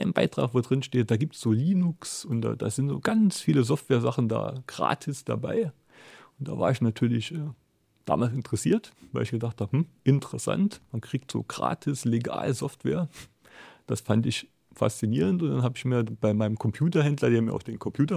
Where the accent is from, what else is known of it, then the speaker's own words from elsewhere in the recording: Hof, Saarland, Germany; also born or lived in St. Wendel / Saarbrücken; ich bin eigentlich aus dem Nordsaarland, aus dem kleinen Ort Hof, hat 1000 Einwohner, mal ein bisschen mehr, ich glaube mittlerweile einige weniger und war dann so in St. Wendel, das ist schon ein bisschen größer auf dem Gymnasium